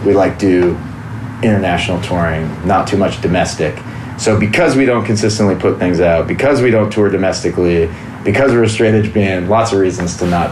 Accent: Pacific Northwest, United States; I'm from the West Coast, Pacific Northwest, so we're kind of like remote, kind of stuck up there.

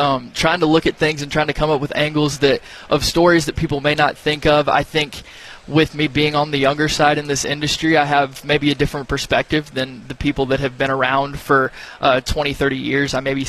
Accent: Birmingham, Alabama, United States; I grew up kind of, I grew up in Birmingham, and so I'm used to seeing Media Days

